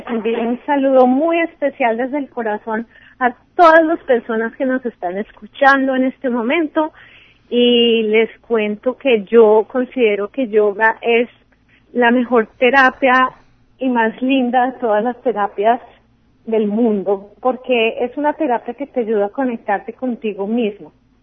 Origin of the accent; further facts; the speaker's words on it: Bogotá, Bogotá Capital District, Colombia; Crecí en Bogotá, Colombia, y cerca de Bogotá mi papá tenía una granja donde tenía vacas